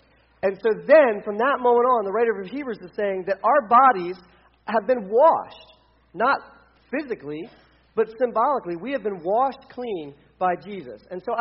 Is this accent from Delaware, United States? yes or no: yes; Delaware, United States; I'm from Delaware.